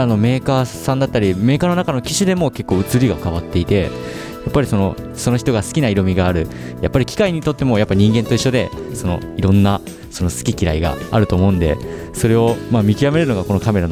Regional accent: Osaka, Japan; 地元は大阪ですね。

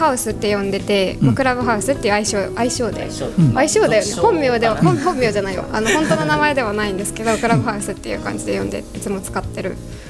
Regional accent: Gifu, Japan; 私は岐阜出身なので、もうすぐ近くなんですけど割と。

